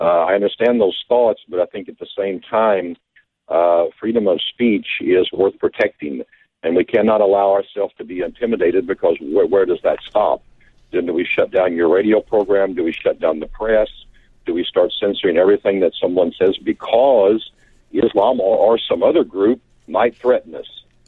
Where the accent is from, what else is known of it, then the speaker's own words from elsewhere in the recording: United States; As an American, then, of course, I believe in the rights of every religion.